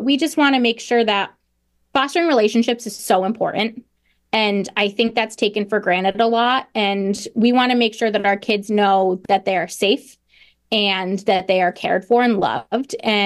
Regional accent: Pittsfield, Massachusetts, United States; I grew up in Pittsfield. I went to Pittsfield Public Schools my whole life.

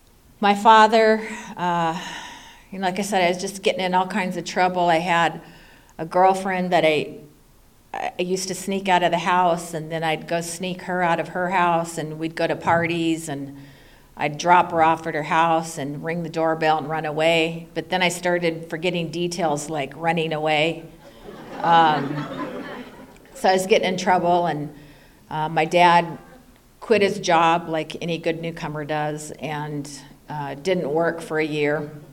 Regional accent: San Bernardino, California, United States; And like I said, we grew up in San Bernardino, and in the 1960s, there weren't, I'm 61, by the way

